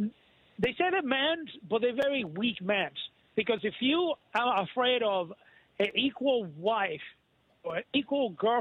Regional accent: Puerto Rico; I was born in Puerto Rico and raised in Puerto Rico.

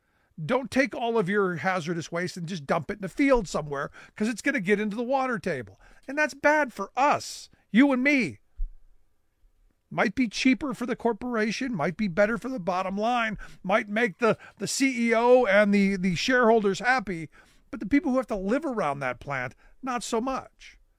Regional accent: Cleveland, Ohio, United States; look, my hometown of Cleveland gets a bad rap.

